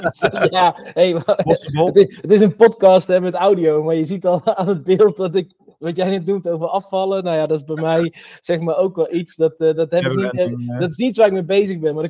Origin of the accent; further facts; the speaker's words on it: North Brabant, Netherlands; als Brabander